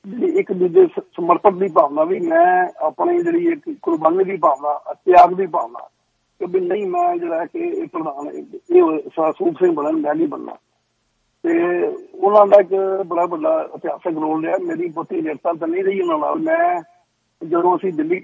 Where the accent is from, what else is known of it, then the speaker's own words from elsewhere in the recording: Punjab, India; born there; ਕਿਉਂਕਿ ਮੈਂ ਉਦੋਂ ਬਹੁਤ ਛੋਟਾ ਸੀ ਜਿਸ ਵੇਲੇ ਇਹ ਮੇਰਾ ਜਨਮ ਪੰਜਾਬ ਹੈ